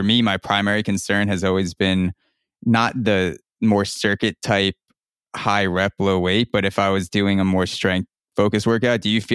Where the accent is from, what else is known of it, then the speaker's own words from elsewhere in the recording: New York, United States; I grew up in New York and I just moved into Brooklyn this year.